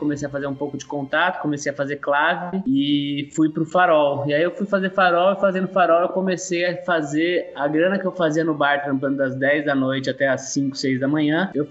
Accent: São Paulo, Brazil; moved away as an adult; also born or lived in Bauru; Cara, eu sou de São Paulo, eu mudei para Bauru em 2008.

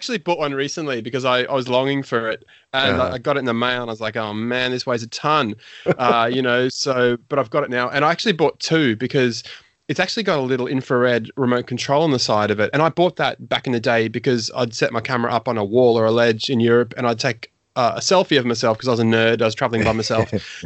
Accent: Brisbane, Queensland, Australia; So when I was growing up, I was born in Brisbane, and I grew up, you know, I was born in the 70s, but I grew up in the 80s.

